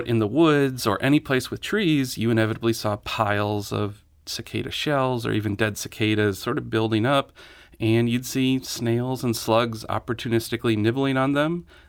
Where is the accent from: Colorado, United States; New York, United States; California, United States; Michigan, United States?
New York, United States; I grew up in New York State, and we always called them lightning bugs, but here we call them fireflies more than that.